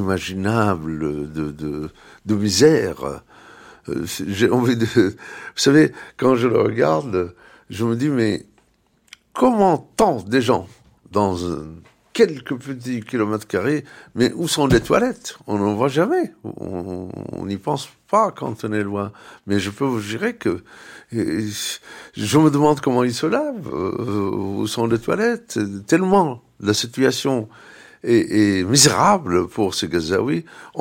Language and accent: French; Hebron, West Bank, Palestine; je sais qu'ils veulent bien retourner chez nous, à Hébron